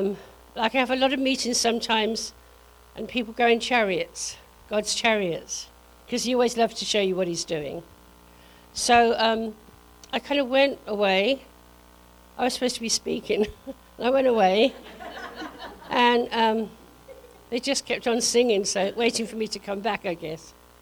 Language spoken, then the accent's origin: English; England, United Kingdom; now in United States; Okay, so, well, I'm from England originally. About 35 years ago, though. Long time ago. I still have my accent a little bit.